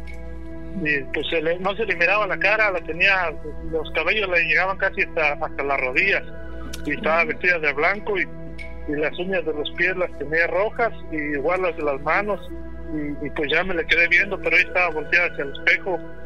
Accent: Querétaro, Mexico; now in San Diego, United States; soy de Querétaro, pero ahorita estoy viviendo en San Diego, California.

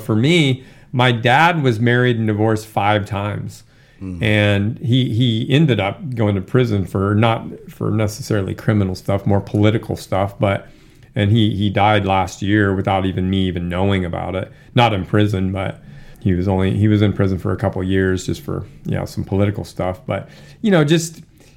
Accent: Alaska, United States; I grew, like I said, growing up in Alaska, I had the first snowboard, Burton snowboard dealership in Alaska.

